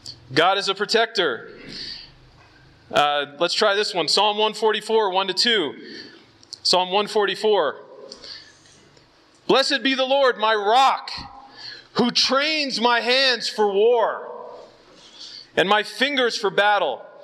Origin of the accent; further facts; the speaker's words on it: Los Angeles, California, United States; I'm from Los Angeles.